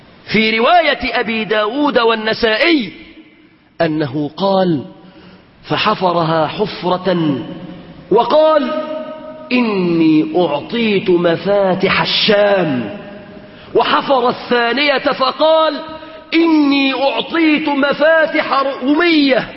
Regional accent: Egypt; اللهم احفظ بلادنا مصر بالإسلام

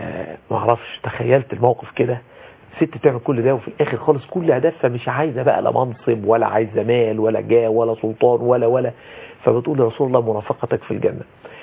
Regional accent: Abu Rawash, Giza Governorate, Egypt; ودي طبعا مسقط رأسي والبلد اللي اتولدت فيها ولها طبعا كثير من الفضل على الواحد لكن عايز اقول الحقيقه ان خطبه العيد نفسها في قريه ابو رشد

